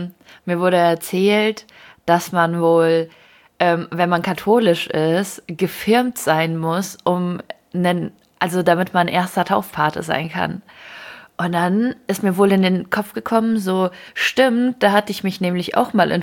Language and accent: German; Ukraine; now in Germany; ich komme aus der Ukraine.